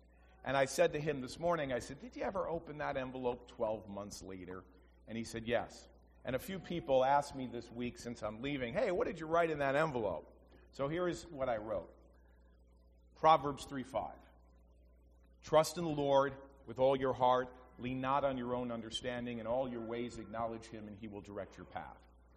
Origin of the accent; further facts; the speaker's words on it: Connecticut, United States; Now, I grew up in Connecticut. Back in the 70s and the 80s, we never really locked our doors.